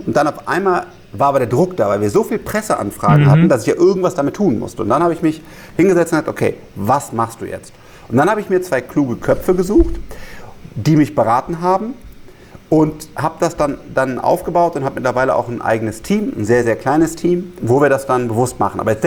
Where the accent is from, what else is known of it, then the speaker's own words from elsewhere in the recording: Rhineland, Germany; Und ich bin Rheinländer